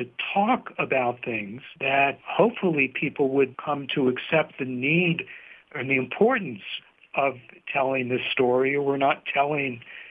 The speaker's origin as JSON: {"language": "English", "town": "Cincinnati", "region": "Ohio", "country": "United States", "tie": "born or raised there", "said": "I know personally, I grew up in Cincinnati"}